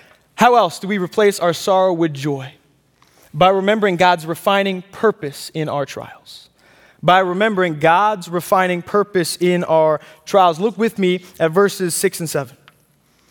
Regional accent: Pennsylvania, United States; In my home state of Pennsylvania, there are 3.8 billion, with a B, properties and inheritances just waiting to be claimed.

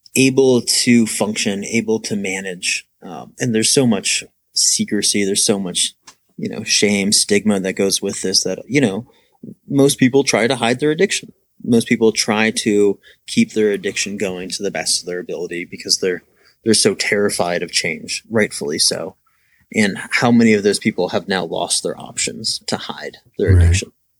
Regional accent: Youngstown, Ohio, United States; I grew up in beautiful Youngstown, Ohio.

